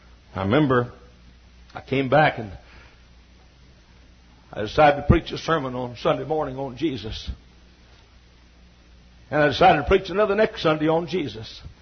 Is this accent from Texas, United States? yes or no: yes; Texas, United States; And I came from Texas, and I'm homesick.